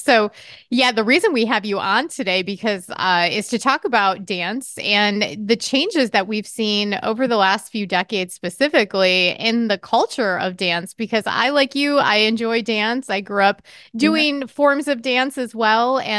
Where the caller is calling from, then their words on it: Michigan, United States; I am checking in from Michigan. It is snowy here, but it's, you know, February.